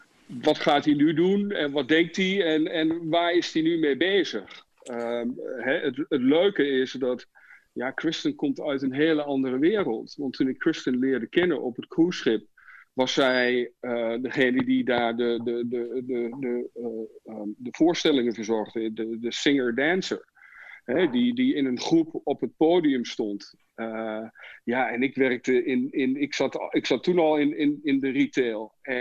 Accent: Wierden, Overijssel, Netherlands; now in United States; ik kom uit Wierden, klein plaatsje bij Almelo.

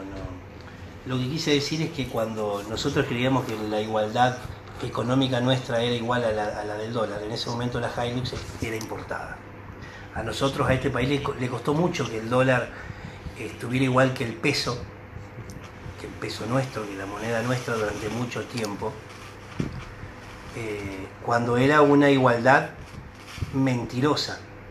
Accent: Argentina; donde todos salimos hacia adelante, donde todos gritamos, donde todos somos argentinos.

